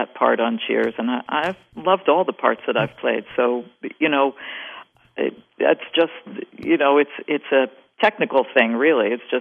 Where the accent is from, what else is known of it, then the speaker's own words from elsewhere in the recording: Princeton, New Jersey, United States; I grew up in Princeton, and we had a wonderful ballet school there, and there was a regional company there.